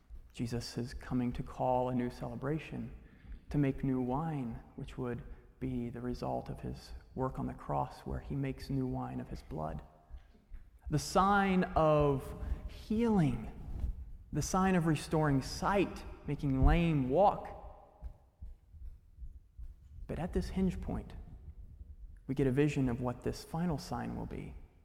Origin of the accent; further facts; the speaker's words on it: Indiana, United States; My wife grew up in Wheaton, and I grew up in Indiana.